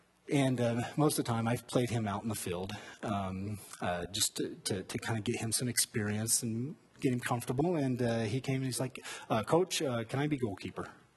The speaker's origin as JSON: {"language": "English", "region": "Indiana", "country": "United States", "tie": "born or raised there", "said": "I grew up in Indiana, right? And John Wooden was like a legend. Of course, he's from Indiana, so that's probably something to do with it. But I grew up in a small town, Indiana, graduated from Purdue University."}